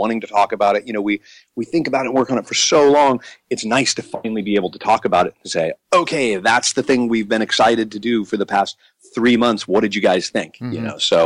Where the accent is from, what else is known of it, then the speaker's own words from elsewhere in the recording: Kearney, Nebraska, United States; Yeah, I am from Kearney, Nebraska, which is the middle of – its significance is that it has no significance. You know, it's a very small town, and that's what I love about it.